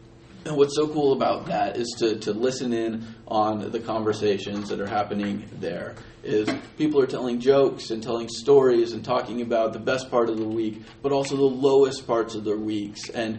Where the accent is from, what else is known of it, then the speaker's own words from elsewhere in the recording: Colorado, United States; I'm originally from Colorado